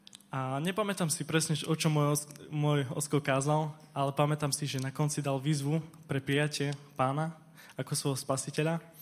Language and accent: Slovak; Košice, Košice Region, Slovakia; mám 18 rokov a pochádzam z Košíc.